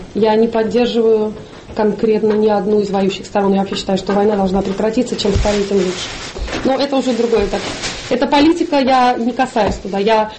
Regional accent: Krasnodar, Krasnodar Krai, Russia; born there; я родилась в Краснодаре, а Краснодар – это, по-моему, просто смесь Украины с Россией.

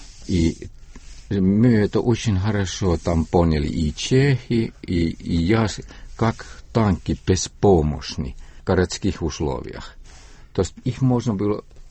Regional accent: Estonia; может быть, они поняли, что я эстонец.

